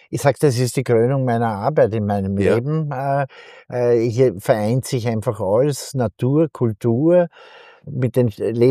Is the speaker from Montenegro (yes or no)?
no; Lower Austria, Austria; ein paar Minuten weg von der Stadt Wien, aber mit Blick immer auf die Stadt. Und deshalb bin ich auch so als Niederösterreicher, als südlich, als Waldviertler mit der Stadt sehr eng verbunden